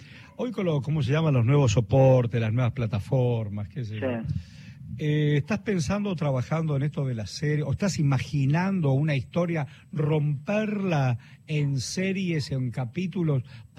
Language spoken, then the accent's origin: Spanish; Buenos Aires, Argentina; born there; Yo también nací en Parque Chas.